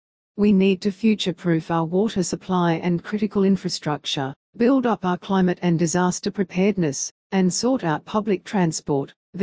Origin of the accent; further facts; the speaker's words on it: Wellington, New Zealand; Born and bred in Wellington, I care deeply about the people who call this place home.